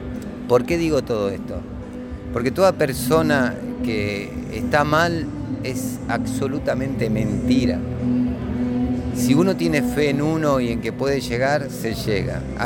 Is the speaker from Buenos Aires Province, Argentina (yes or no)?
no; San Jerónimo Norte, Santa Fe, Argentina; also born or lived in Esperanza; now in San Carlos, Argentina; yo soy nacido en Esperanza, unas horas en Esperanza, y viví en San Jerónimo Norte toda mi infancia, mi adolescencia. Voy a vivir a San Carlos hace ya casi 30 y pico de años.